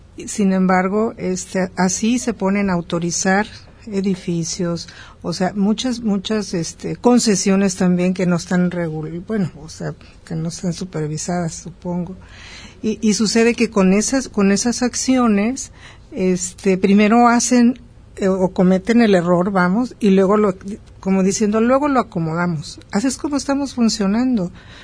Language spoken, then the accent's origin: Spanish; Bucerías, Nayarit, Mexico; yo soy de Bucerías